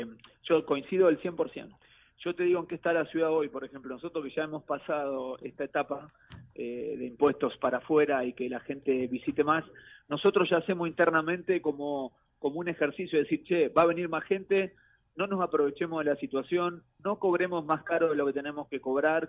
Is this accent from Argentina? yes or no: yes; Santa Fe, Argentina; moved away as an adult; Yo soy de Santa Fe, estoy hace más de 30 años acá